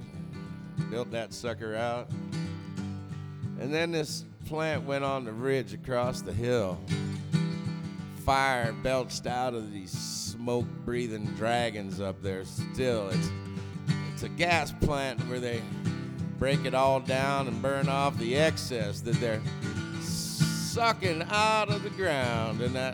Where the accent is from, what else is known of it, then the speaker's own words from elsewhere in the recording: Pennsylvania, United States; And out in West Virginia, and back in my hometown, Southern Pennsylvania, there's shaleyonaires around.